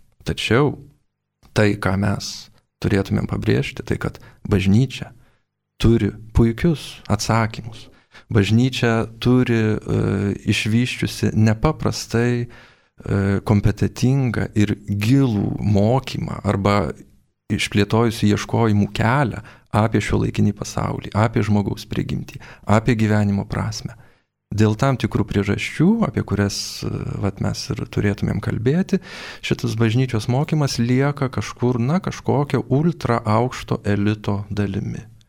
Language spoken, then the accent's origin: Lithuanian; Druskininkai, Alytus County, Lithuania; now in Vilnius, Lithuania; Aš pats esu druskininkietis, kelias iš druskininkų, tai ta parapija man yra nu, tai žinoma.